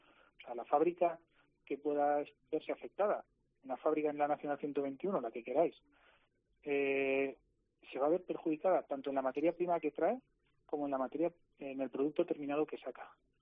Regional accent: Navarre, Spain; y los que más andamos realmente somos nosotros, somos los navarros

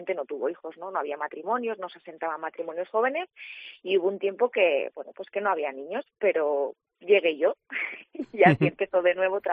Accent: Alcalá de Henares, Community of Madrid, Spain; born there; yo nací en Madrid, en Alcalá de Henares. Y por cuestiones de trabajo y también de valores personales, mis padres decidieron que nos íbamos al pueblo a vivir.

